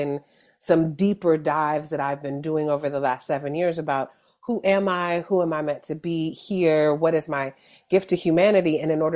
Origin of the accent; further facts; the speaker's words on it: California, United States; And I'm from the Bay. We're from the Bay, where if you don't know the history of the Panthers, it's easy for people to think, oh, you guys grew up in California and there wasn't that level of racism.